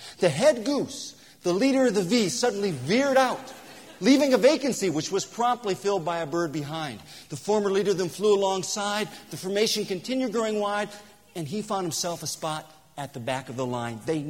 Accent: Port Allegany, Pennsylvania, United States; No, they're not here, but they're back in Port Allegheny, Pennsylvania, my hometown.

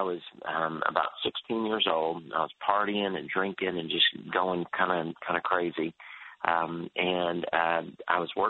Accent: Houston, Texas, United States; We're buddies from Houston, and Senator Cruz is also Houstonian and goes to our church.

